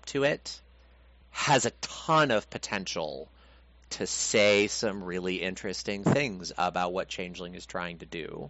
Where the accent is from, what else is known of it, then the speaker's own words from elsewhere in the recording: United States; As an American, I can look at that and see that as a totally different beast.